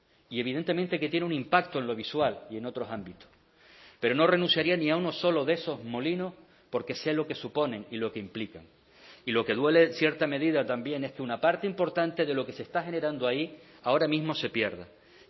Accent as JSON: {"language": "Spanish", "town": "Santa Lucía", "region": "Canary Islands", "country": "Spain", "said": "Vengo del sureste de Gran Canaria, de Santa Lucía, una tierra que algunos denominaban Triángulo de la Pobreza"}